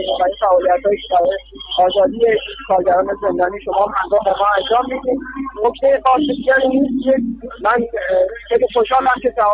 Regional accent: Iran; من یک ایرانی هستم و یک کارگر ایرانی هستم که اینجا حضور پیدا کردم

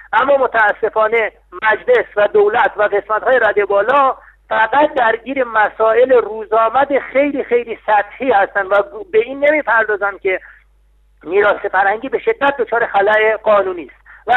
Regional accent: Iran; من واقعا به عنوان یک ایرانی نمیدونم چگونه میتوانیم این کار رو بکنیم،

